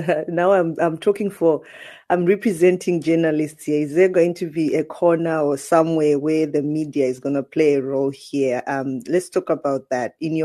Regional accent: Zimbabwe; I'm actually from Zimbabwe

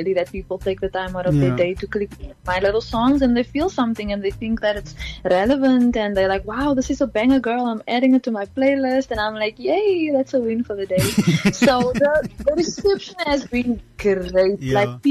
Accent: Cape Town, Western Cape, South Africa; I'm a girl from Cape Town. Just a girlie from Cape Town.

